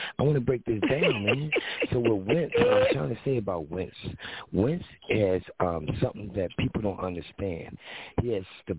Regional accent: Philadelphia, Pennsylvania, United States; And he from Compton. I'm from Philly. Figure that one out.

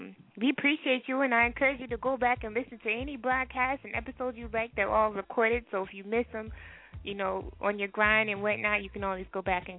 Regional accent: Texas, United States; your name, I'm from Texas, so that's why I said, well, your name's a little familiar

